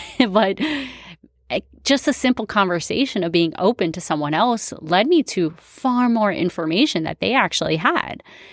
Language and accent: English; Florida, United States; And I'm from South Florida. So we have a very large population of Cuban immigrants that came here.